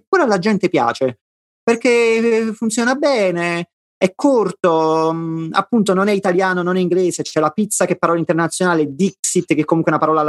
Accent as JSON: {"language": "Italian", "town": "Naples", "region": "Campania", "country": "Italy", "said": "io sono napoletano, mangio pizza da che sono in fasce"}